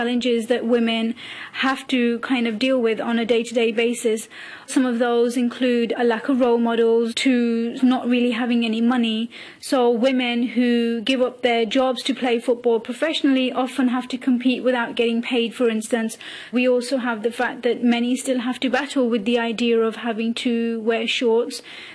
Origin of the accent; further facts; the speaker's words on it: United Kingdom; I am a British Muslim of South Asian Pakistani heritage.